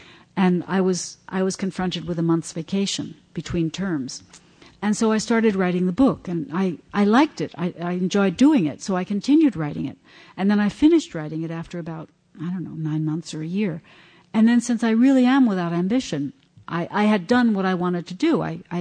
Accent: United States; moved away as an adult; because even I, as an American who has not lived in this country for 40 years and will never live in this country again

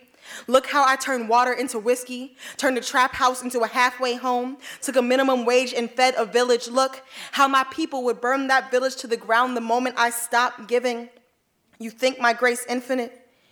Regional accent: Baltimore, Maryland, United States; now in Philadelphia, United States; I'm from Baltimore, but I've been in Philly for a while doing sort of activism work and things like that.

